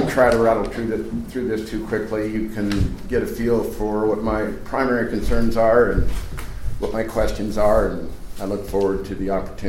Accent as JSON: {"language": "English", "town": "San Juan", "region": "Washington", "country": "United States", "said": "I'd like to thank you for putting on this forum."}